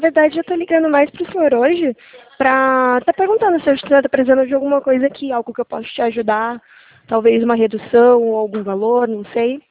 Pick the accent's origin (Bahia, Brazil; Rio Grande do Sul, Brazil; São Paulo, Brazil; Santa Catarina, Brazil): São Paulo, Brazil; Não, sou de São Paulo.